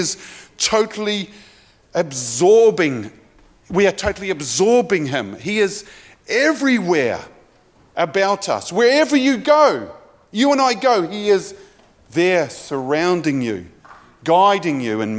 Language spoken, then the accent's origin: English; New Zealand; Growing up in New Zealand, I had the opportunity to be able to do it from the age of just before I was 15